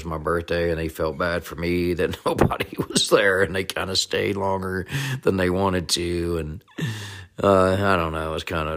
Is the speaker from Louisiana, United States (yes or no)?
no; Atlanta, Georgia, United States; also born or lived in South Carolina; now in Utah, United States; Of course, I am from the Atlanta, Georgia area, born in South Carolina. And I now reside in Utah